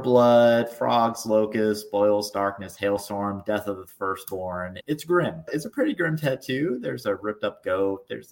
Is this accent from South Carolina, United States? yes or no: yes; South Carolina, United States; because I grew up in South Carolina near the swamps.